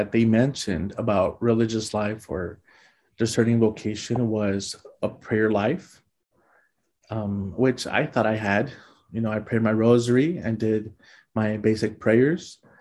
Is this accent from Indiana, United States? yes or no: no; Los Angeles, California, United States; Growing up in Los Angeles, one of the things that interested me was religious education.